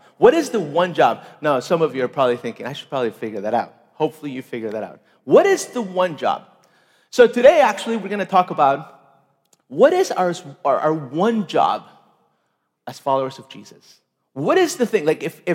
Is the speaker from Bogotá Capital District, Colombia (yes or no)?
yes; Bogotá, Bogotá Capital District, Colombia; English is a second language; I'm from Bogota, Colombia, hence my exotic accent.